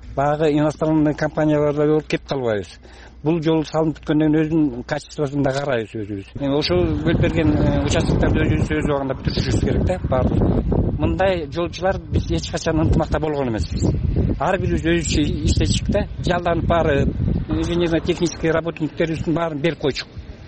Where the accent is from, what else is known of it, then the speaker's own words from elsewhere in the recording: Talas Region, Kyrgyzstan; Биз өзүбүз Таластан келдик, өзүбүздүн техникаларыбыздын баарын алып келдик.